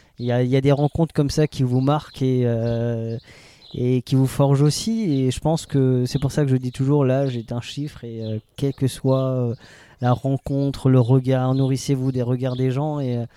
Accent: Grand Est, France; on est alsacien

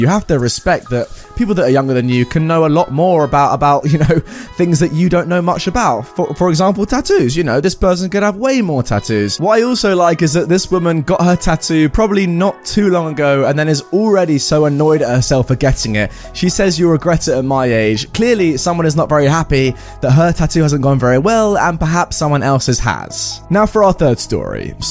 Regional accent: Australia; I went to the US, I'm Australian, to do the Disney International College Program

